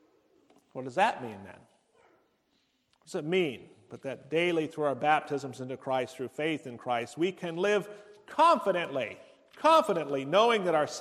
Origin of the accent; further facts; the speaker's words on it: Nebraska, United States; I mean, I was from Nebraska. Their loss was my loss.